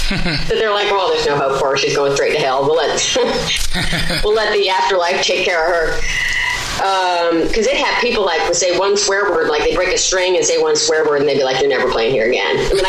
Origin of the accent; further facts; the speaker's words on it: the South, United States; I'm from the South.